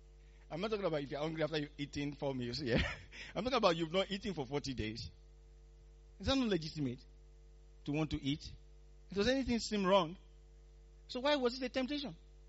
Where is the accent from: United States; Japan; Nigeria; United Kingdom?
Nigeria; When I was growing up in Nigeria, I could never talk like this. Because we had sunshine all the time.